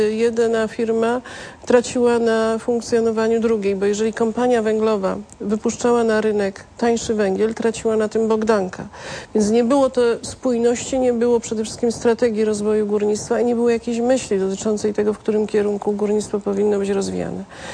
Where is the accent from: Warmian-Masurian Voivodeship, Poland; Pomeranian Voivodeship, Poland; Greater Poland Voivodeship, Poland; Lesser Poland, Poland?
Lesser Poland, Poland; Brzeszcze; Nie ukrywam, ja jestem z Brzeszcz, więc leży mi to bardzo na sercu.